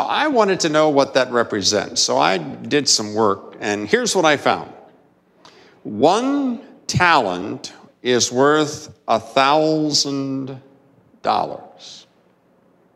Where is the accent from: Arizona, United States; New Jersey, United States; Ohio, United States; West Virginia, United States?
West Virginia, United States; Martinsburg; Growing up in Martinsburg, West Virginia, I had the opportunity to fish a time or two in a large, you wouldn't even call it a lake here, you'd call it a pond